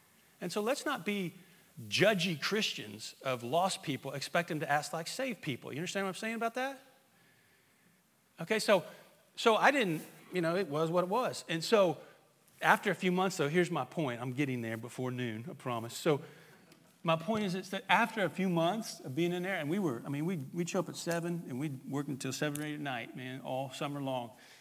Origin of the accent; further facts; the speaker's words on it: Indianapolis, Indiana, United States; I grew up in Indianapolis. My parents still live there